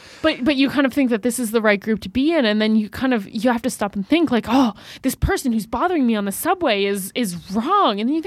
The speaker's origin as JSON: {"language": "English", "town": "Toronto", "region": "Ontario", "country": "Canada", "said": "So I'm from Toronto and I'm here in Ottawa this weekend"}